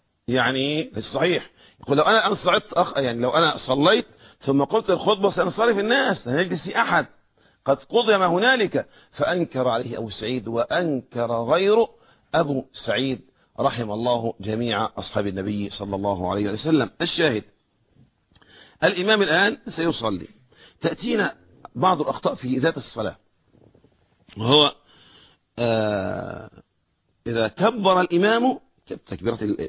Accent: Alexandria, Alexandria Governorate, Egypt; عندنا في مصر الآن ما شاء الله في بعض الميادين يصلي مثلا، والله لا أكون مبالغ إذا قلت مثلا نصف مليون، عندنا في اسكندرية في بعض الميادين حوالي نصف مليون مصلي

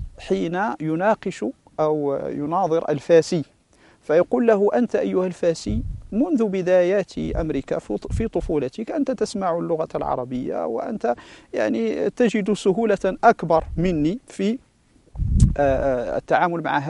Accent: Morocco; في هذه الأعصار المتأخرة في بلادنا المغرب

